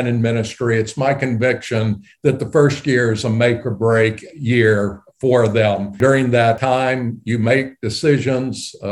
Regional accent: Rock Island, Tennessee, United States; I call my hometown Rock Island, Tennessee. That was where I was living when I graduated from high school. If you draw a triangle between Nashville, Knoxville, and Chattanooga, it's roughly right in the middle of it. Very small town

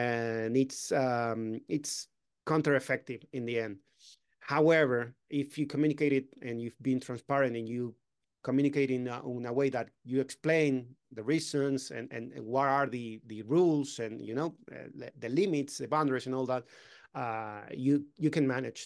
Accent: Argentina; now in Spain; I'm from Argentina and I moved to Spain.

